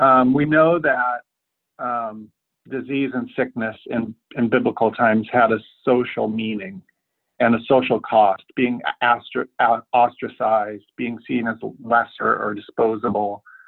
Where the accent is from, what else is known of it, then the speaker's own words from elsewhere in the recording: Bozeman, Montana, United States; because it turns out he had gone to my hometown, Bozeman, Montana, as a college student.